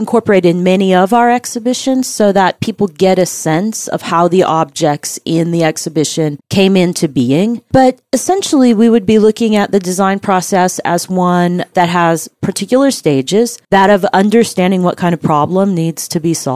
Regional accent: Texas, United States; moved away as an adult; also born or lived in Rome, Italy; I grew up in Texas in a small town, pursued degrees in art history and archaeology, and then moved to Rome, Italy for 15 years.

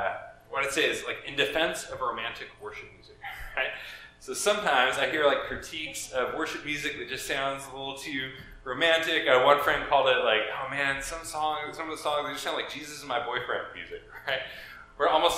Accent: Oregon, United States; I grew up in Oregon, and I was never too worried about a terrorist attack in Portland, Oregon, right?

